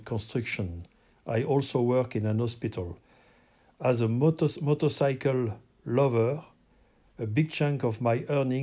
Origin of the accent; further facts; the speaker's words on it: southern France, France; I grew up in the south of France and we have a normal childhood with ups and downs.